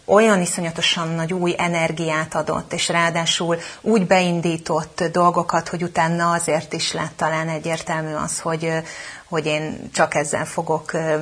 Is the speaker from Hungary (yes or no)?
yes; Szabolcs-Szatmár-Bereg, Hungary; Én egy nagyon kicsi Szabolcs-Szatmár-Bereg megyei faluból származom. Már az is nagy szó volt, hogy onnan én Debrecenbe mentem középiskolába, meg a főiskola